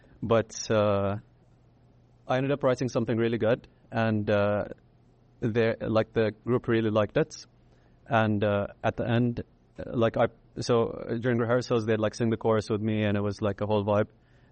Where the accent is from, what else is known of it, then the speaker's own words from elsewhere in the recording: Bahrain; I'm originally from Bahrain, and I do rap.